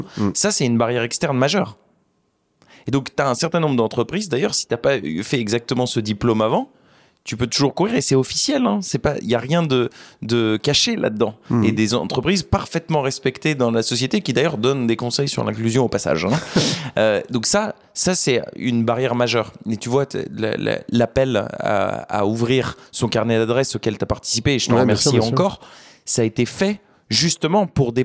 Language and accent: French; Beauvais, Hauts-de-France, France; J'ai grandi à Beauvais.